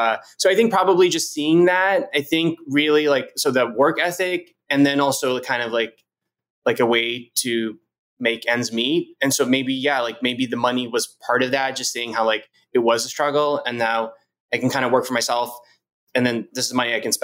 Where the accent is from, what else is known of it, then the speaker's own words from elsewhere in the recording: Tampa, Florida, United States; So I grew up in Tampa, Florida. I went to school in Tallahassee, Florida State University.